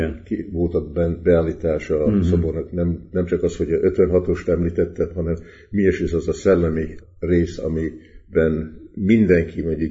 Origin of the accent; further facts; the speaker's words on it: Hungary; sokan így kérdezik, hogy honnan jöttél, milyen név ez, és mondom, ez magyar név, magyar vagyok